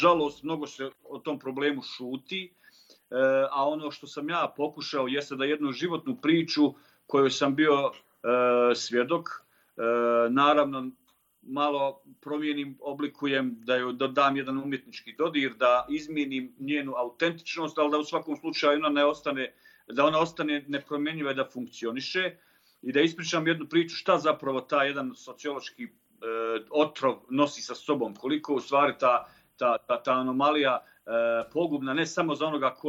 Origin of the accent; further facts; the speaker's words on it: Bosnia & Herzegovina; mi kao Bosanci i Hercegovci nikada ne smijemo dakle zaboraviti